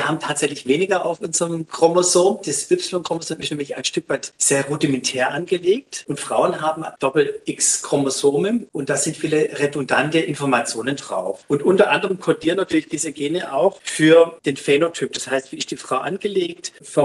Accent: Baden-Württemberg, Germany; born there; accent: Swabian; ich bin sogar richtig hier verwurzelt. Ich bin in Battlern geboren. Ich kann schon Schwäbisch. Ich versuche es immer so ein bisschen zu unterdrücken, dass es nicht ganz so breit wird.

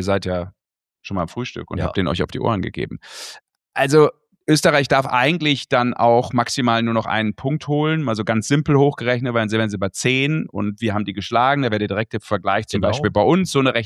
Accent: Düsseldorf, North Rhine-Westphalia, Germany; da bin ich ja als Karnevalist und gebürtiger Düsseldorfer dann sofort im Kostüm zu Hause.

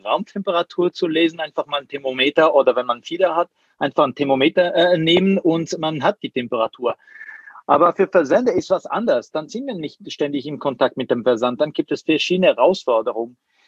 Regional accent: Switzerland; Ich schäle mich ein bisschen als Schweizer über holländische Käse zu sprechen

